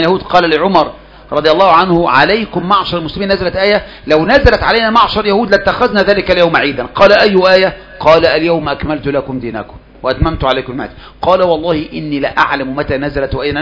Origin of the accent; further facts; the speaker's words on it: Kafr El Sheikh Governorate, Egypt; وإحنا عندنا في كفر الشيخ عرف في بعض مسائل، ونحن من يعني بلد وحيدة عامة